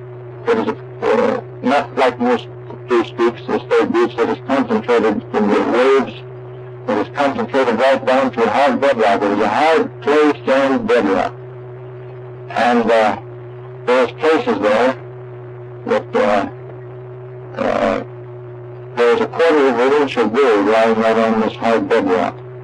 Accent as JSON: {"language": "English", "town": "Seattle", "region": "Washington", "country": "United States", "tie": "born or raised there", "also_born_or_lived": "Michigan / Nebraska", "moved": "as an adult", "lives_now": "Alaska", "said": "I was born in Michigan, 8th July, 1383. And we moved, our family moved to Nebraska about 3 or 4 years later after I was born. And my father farmed there for about 6 or 7 years. And then we moved to Seattle, where I got my formal school."}